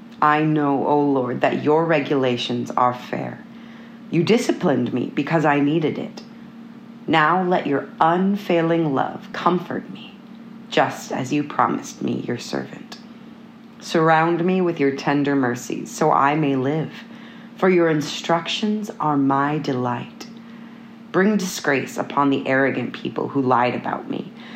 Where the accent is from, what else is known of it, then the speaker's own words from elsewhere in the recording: Alexandria, Minnesota, United States; I am from Alexandria, Minnesota.